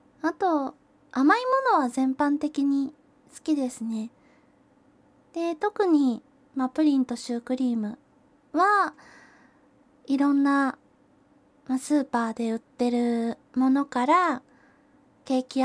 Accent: Kyushu, Japan; 出身地は、九州のどこかです。九州のどこか、まあ、食べ物の美味しい県です。

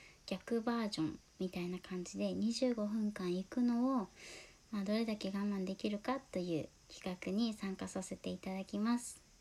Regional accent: Shikoku, Japan; 出身は四国です。

